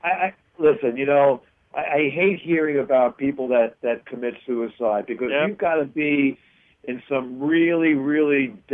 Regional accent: Brooklyn, New York, United States; they're from Queens, I'm from Brooklyn.

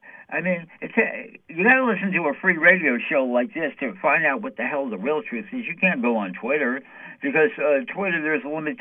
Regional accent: United States; I'm an American. We all love our Constitution

